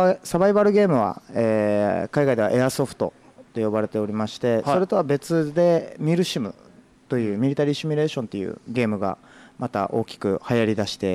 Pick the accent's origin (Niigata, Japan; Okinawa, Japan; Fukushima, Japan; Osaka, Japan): Okinawa, Japan; Ginowan; 僕はこう見えてギノワンですね。